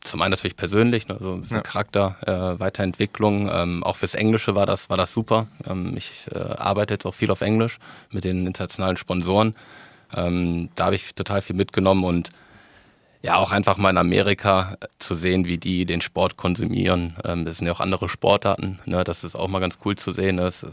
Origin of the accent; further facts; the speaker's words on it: Cologne, North Rhine-Westphalia, Germany; ich komme aus Köln